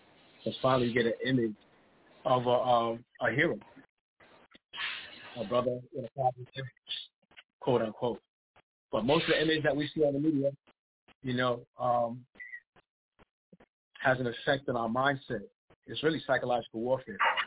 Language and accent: English; Georgia, United States; you know, growing up in Georgia, where we know there's crackers that fly Confederate flag.